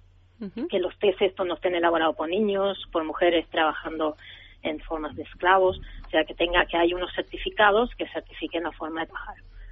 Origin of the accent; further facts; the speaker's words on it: Uruguay; also born or lived in Sweden; yo no soy de este país, yo soy mitad sueca, mitad uruguaya, y en mi cultura uruguaya se bebe mate.